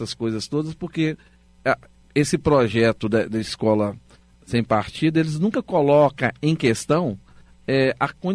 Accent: Ribeirão das Neves, Minas Gerais, Brazil; Olha, eu venho da periferia, né? Sou de Ribeirão das Neves

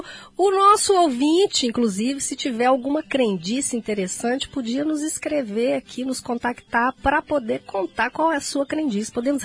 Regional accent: Santa Teresa, Brazil; Isso lá quando era criança pequena, lá em Santa Teresa, era perigoso.

